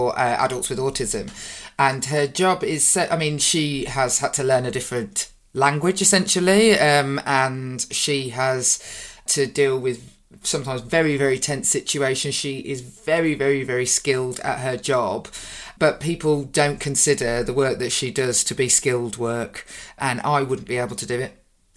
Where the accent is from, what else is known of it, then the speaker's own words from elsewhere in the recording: United Kingdom; I'm British.